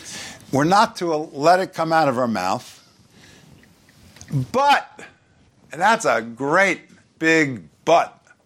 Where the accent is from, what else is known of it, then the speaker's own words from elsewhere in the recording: Brooklyn, New York, United States; I grew up, I was born in Brooklyn, I worked in Brooklyn. I know that accent